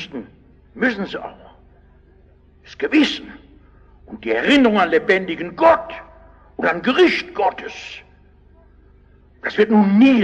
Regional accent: Rhineland, Germany

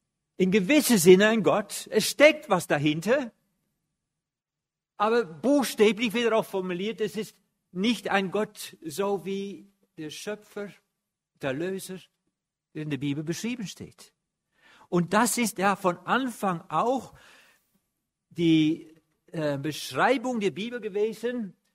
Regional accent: Netherlands; Ich bin ja Holländer, Holländer haben viel Wasser.

